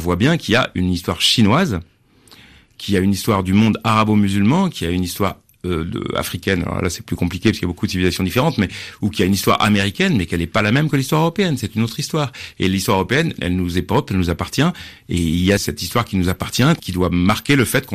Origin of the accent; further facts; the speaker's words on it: France; Moi, je suis français